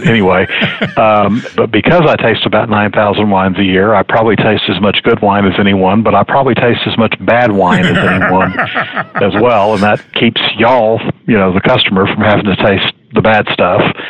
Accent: Houston, Texas, United States; And I remember this from growing up in Houston. I'm a native Houstonian, and my parents are native Houstonians.

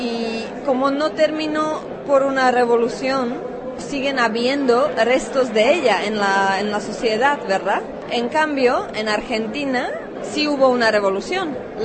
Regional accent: Czechia; Spanish is a second language; Porque en mi país lo que vivimos o lo que vivieron mis padres influyó mucho sobre cómo es la gente checa.

